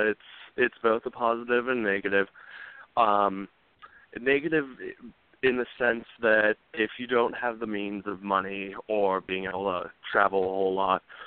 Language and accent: English; Riverside, California, United States; moved away; I had been living in Idaho for quite some time now. Lovely country out here. Originally, I am from Riverside, California, and my parents decided that they wanted to move to somewhere that was a little bit more